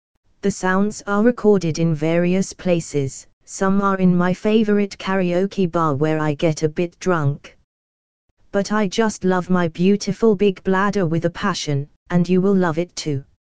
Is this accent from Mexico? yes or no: no; England, United Kingdom; So, a bit about me: I'm English, I'm in my late 20s